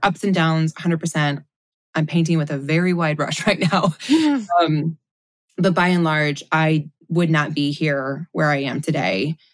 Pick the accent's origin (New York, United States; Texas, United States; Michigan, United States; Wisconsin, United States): Michigan, United States; I felt very much like my hometown. I often joke that if the South is the Bible Belt, Southwest Michigan's kind of the coordinating tie clip a little farther north.